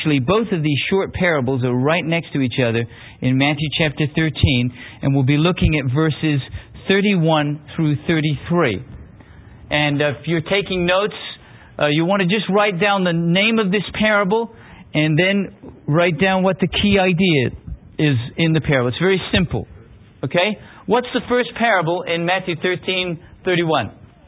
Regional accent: London, United Kingdom; I grew up in England, and I went to grammar school in London.

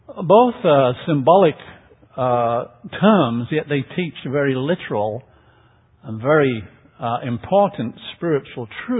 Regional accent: England, United Kingdom; I grew up in England, and I chased the dream.

